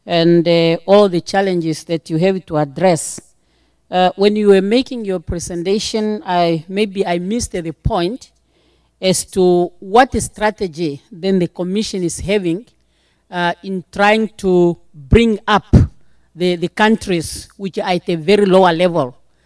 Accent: Namibia; from Namibia.

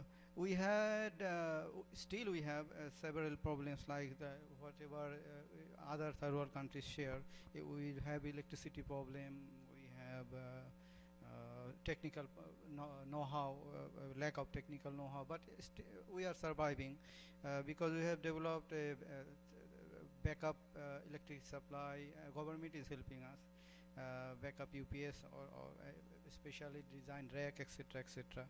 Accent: Bangladesh; English is a second language; Good afternoon. … from Bangladesh.

